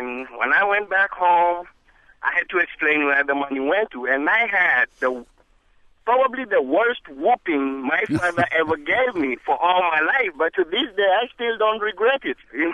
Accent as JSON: {"language": "English", "country": "Kenya", "tie": "born or raised there", "said": "I grew up in Kenya, in Africa"}